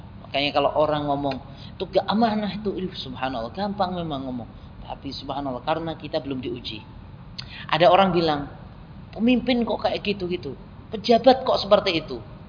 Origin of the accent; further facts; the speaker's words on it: Nganjuk, East Java, Indonesia; born there; saya kelahiran saya ini. Nganjuk.